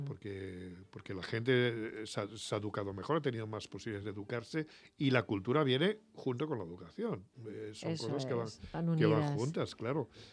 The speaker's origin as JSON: {"language": "Spanish", "town": "Alburquerque", "region": "Extremadura", "country": "Spain", "tie": "born or raised there", "said": "la gente también es otra, no es la de mi infancia. De manera que digo, este es Alburquerque, este es mi pueblo, sí, pero no."}